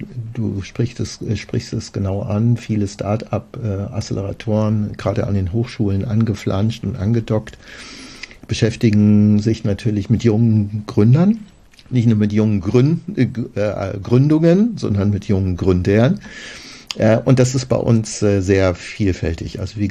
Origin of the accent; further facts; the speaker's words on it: Germany; Wir müssen einfach einsehen, wir sind Deutsche. Wir sind so gestrickt. Das ist ein deutsches Mindset.